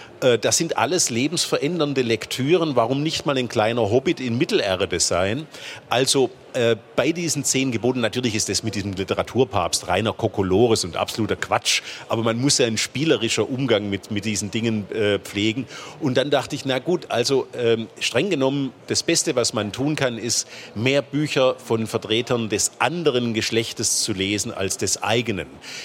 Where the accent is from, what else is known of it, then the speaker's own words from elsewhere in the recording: Baden-Württemberg, Germany; was mir als Schwabe schon große Schwierigkeiten bereitete.